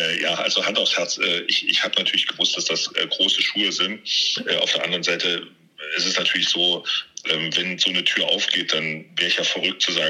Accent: Thuringia, Germany; als Thüringer sollte man das Thüringen-Journal schauen

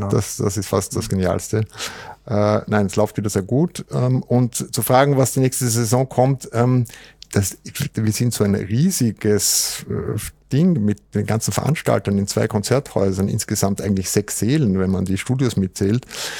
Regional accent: Vienna, Austria; now in Hamburg, Germany; was ich als Wiener sagen kann

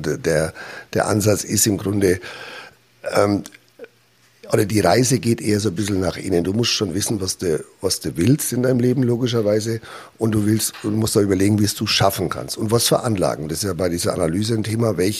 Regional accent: Bavaria, Germany; Ich bin in Oberfranken aufgewachsen, an der Frankenwald-Bergrennstrecke.

